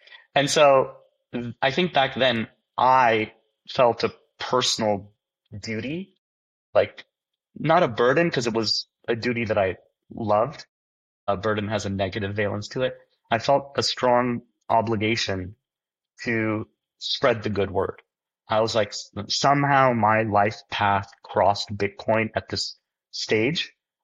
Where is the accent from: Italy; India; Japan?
India; So I'm from India, and in India, gold is sort of embedded culturally into our DNA.